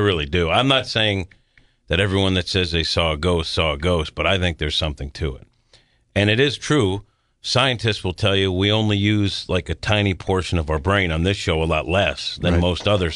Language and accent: English; South Nyack, New York, United States; there's this one house where I grew up in South Nyack, New York, that is famous for being haunted. It might be Central Nyack, but it's in the Nyack area proper.